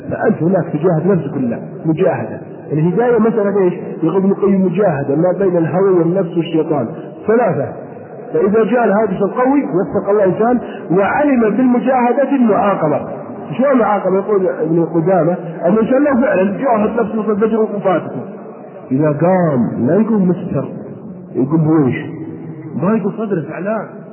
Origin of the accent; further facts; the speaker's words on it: Najd, Saudi Arabia; يقولون عندنا في نجد عساف المره